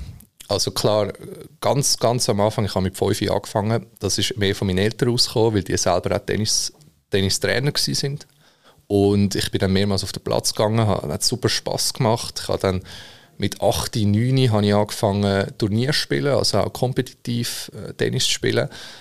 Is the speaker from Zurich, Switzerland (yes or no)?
yes; Zurich, Switzerland; Ich komme ursprünglich aus Zürich